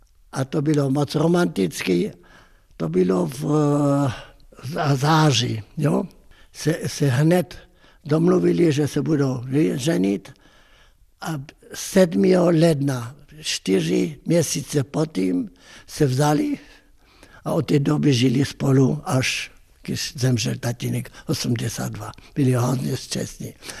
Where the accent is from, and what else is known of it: Velké Meziříčí, Vysočina Region, Czechia; born or raised there; also born or lived in Janovice